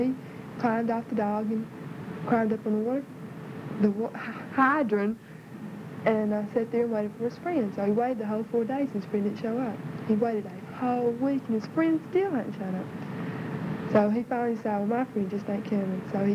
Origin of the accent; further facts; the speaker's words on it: Florida, United States; born there; I was born on June 26, 1958 in Central Florida.